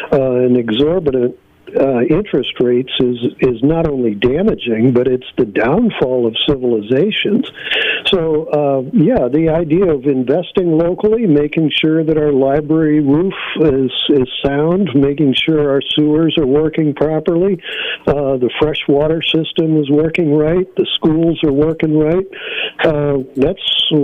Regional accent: Missouri, United States; I'm originally from Missouri. The usury laws out there were at 7%.

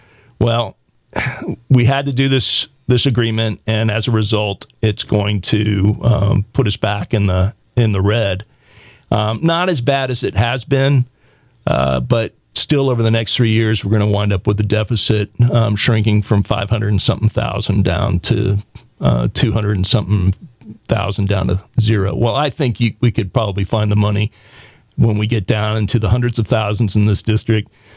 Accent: the South, United States; I grew up in the South. And the high school building that I went to was built in the early 1800s, and it was the pride of the community.

